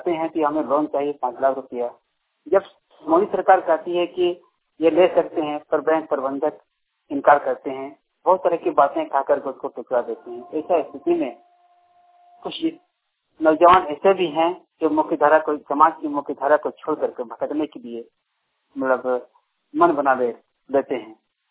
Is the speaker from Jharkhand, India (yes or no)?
yes; Jharkhand, India; प्रखंड खुदपानी, पश्चिमी सिंहभूम, देवासा, रंगशाली के रहने वाला हूँ।